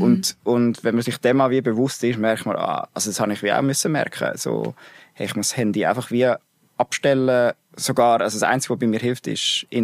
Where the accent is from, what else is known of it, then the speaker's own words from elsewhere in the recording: Emmetten, Nidwalden, Switzerland; also born or lived in Lucerne / Buchs; Und dann aber in Nidwalden aufgewachsen, genau. Zuerst in Buchs, etwa 6 Jahre. Und dann sind wir gezügelt auf Emmetten. Das ist so ein kleines Bergdorf, ein bisschen oberhalb.